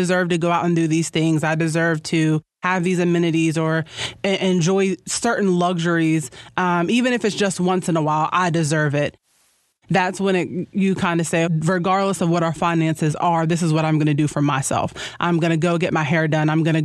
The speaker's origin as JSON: {"language": "English", "town": "Roanoke", "region": "Virginia", "country": "United States", "said": "I'm 30 years old and I'm from Roanoke, Virginia."}